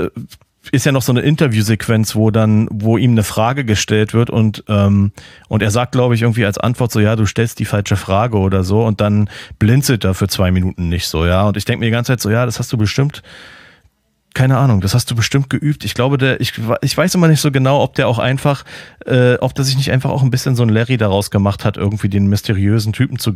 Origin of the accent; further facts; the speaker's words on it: Berlin, Germany; Also ich muss zu meiner Schande gestehen, als Berliner extra Schande